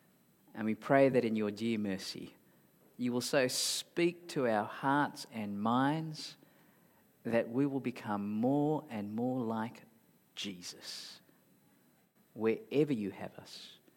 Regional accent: Singapore; also born or lived in Malaysia; now in Australia; I was born in Malaysia. I grew up in Singapore before going out to Australia. So therefore, I'm a Malaysian-born Chinese Aussie, which makes me very mixed up, right? And so I might speak to you in a different accent depending on who I look at.

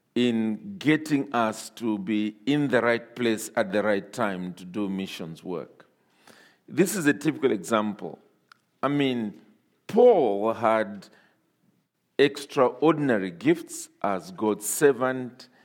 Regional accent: Zambia; and I am from Zambia.

